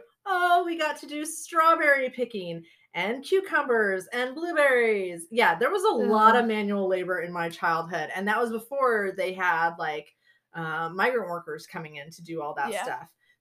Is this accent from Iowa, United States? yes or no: no; Oregon, United States; Well, I grew up on the West Coast in Oregon.